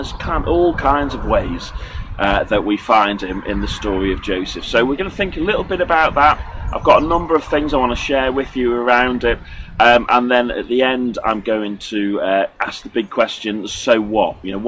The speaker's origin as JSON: {"language": "English", "town": "Bebington", "region": "North West England", "country": "United Kingdom", "tie": "born or raised there", "lives_now": "Colchester, United Kingdom", "said": "I'm a Wirral lad, born and bred. I was raised in Bevington on the Wirral."}